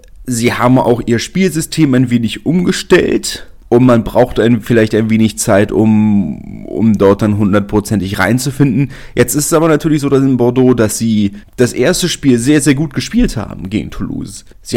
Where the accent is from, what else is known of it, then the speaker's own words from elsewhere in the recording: Berlin, Germany; Als Berliner freut es mich natürlich sehr